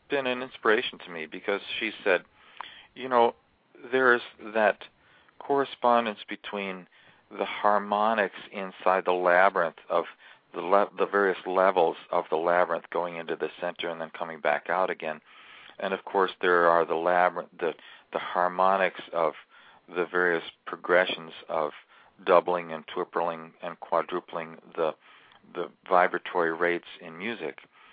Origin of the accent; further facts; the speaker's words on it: India; born there; moved away; because I was born in India, we have so many friends still back in India